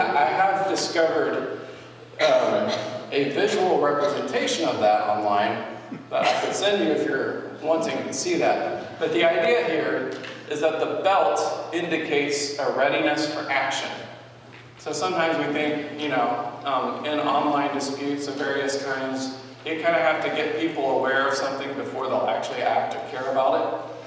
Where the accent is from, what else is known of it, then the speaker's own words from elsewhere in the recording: Cambodia; And I grew up in Cambodia, so you can ask my parents about this.